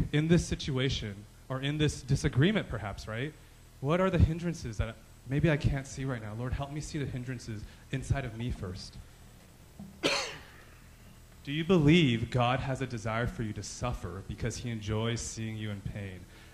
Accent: Boston, Massachusetts, United States; I grew up in Boston. I mean, I was in Boston for 3 years during the Trump-Hillary elections.

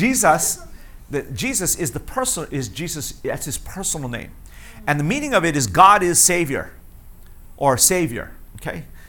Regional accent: Hawaii, United States; born there; I'm so glad I was born in Hawaii.

